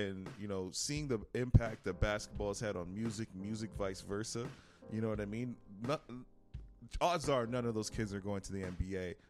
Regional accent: Toronto, Ontario, Canada; even growing up in Toronto

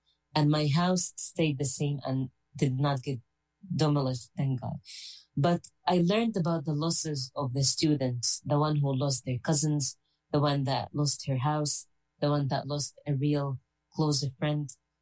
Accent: Gaza Strip, Palestine; I'm a Palestinian painter and author of Cities Bird. I was born and raised in Gaza Strip to a family of refugees.

